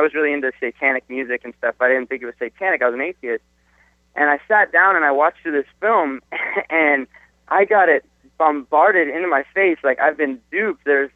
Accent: Simi Valley, California, United States; I grew up in Simi my whole life. We used to be the number one city in terms of crime

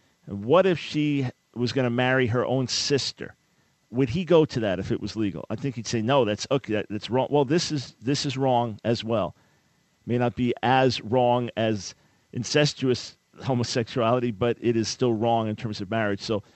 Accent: New York, United States; in your state right now, my home state, it is, quote, legal.

